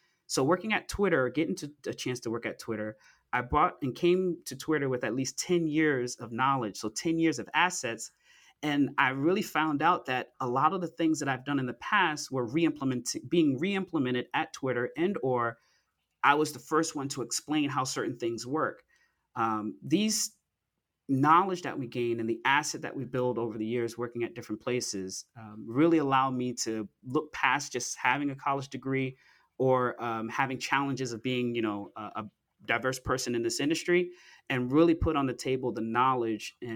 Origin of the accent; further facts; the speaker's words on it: Florida, United States; So I'm originally from South Florida. I'm a child of an immigrant. My parents are from Haiti. I'm a first-generation Haitian-American